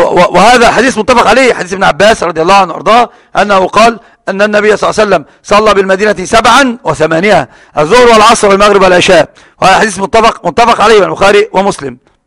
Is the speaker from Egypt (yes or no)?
yes; Egypt; وتعلم أنت عندنا في مصر المغرب غريب، قم فصلي.